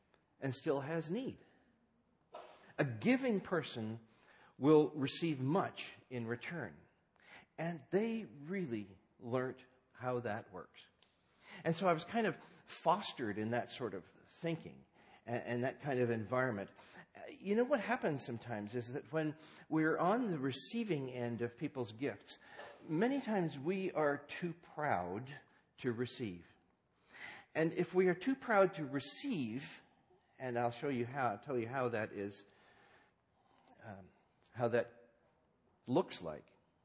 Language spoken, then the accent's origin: English; India; born there; But yes, I was born in India. It was just a few short years ago, sort of like the middle of the last century. That sounds old, doesn't it? But that's when I was born in India. I was raised by missionary parents